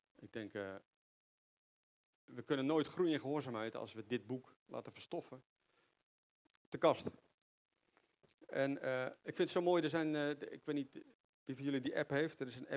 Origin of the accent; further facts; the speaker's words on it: Netherlands; Ik denk dat wij als Nederlanders ook heel erg houden van waarom vragen.